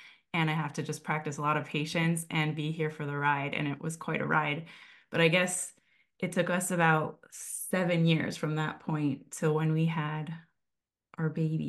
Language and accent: English; Midwest, United States; where I grew up in the Midwest were already partnered and having children.